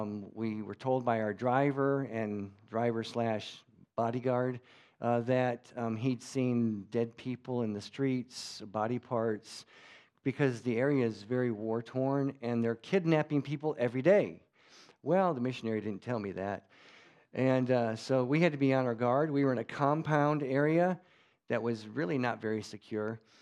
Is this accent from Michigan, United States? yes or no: yes; Michigan, United States; born there; And of course, I was born here in Michigan too, so it's quite Germanic here.